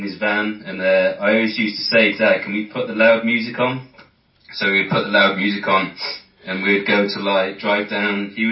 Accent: Manchester, North West England, United Kingdom; born there; where I was born in Manchester.

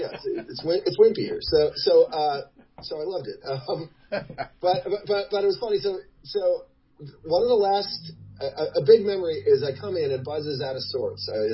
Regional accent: South Orange, New Jersey, United States; there's this guy in my hometown of South Orange, New Jersey, who gave guitar lessons

